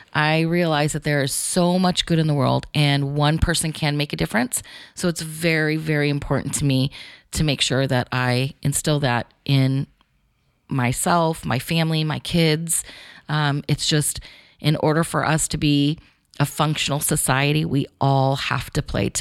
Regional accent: Garden Grove, California, United States; Growing up in Southern California, Garden Grove is real close to Huntington Beach.

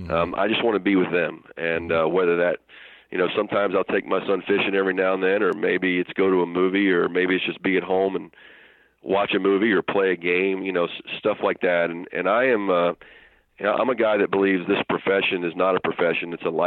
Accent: Hagerstown, Maryland, United States; I started working for my hometown paper in Hagerstown, Maryland

